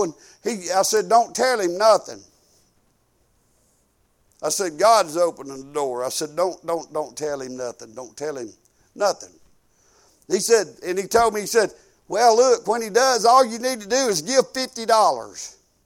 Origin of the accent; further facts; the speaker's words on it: Alabama, United States; we're up here from Alabama. We're in Tennessee.